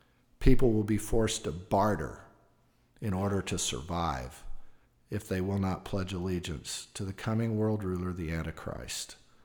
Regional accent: Oklahoma, United States; had one in Oklahoma, my home state, last week.

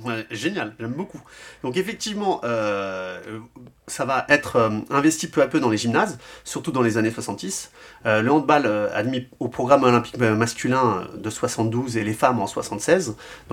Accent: France; on a vraiment une belle tradition de handball aussi chez nous en France

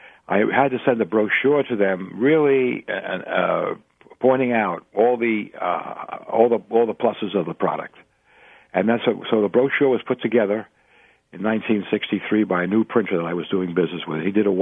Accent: New York, United States; I was raised on Joe DiMaggio, coming from New York, and I loved baseball.

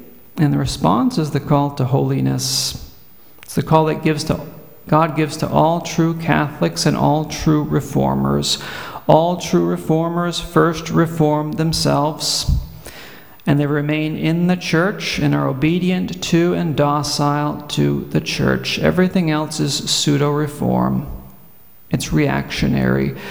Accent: Massachusetts, United States; Ted Kennedy, the now deceased senator from my home state

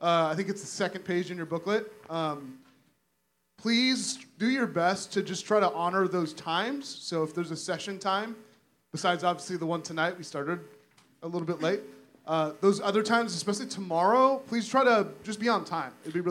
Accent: San Francisco, California, United States; So I grew up in San Francisco

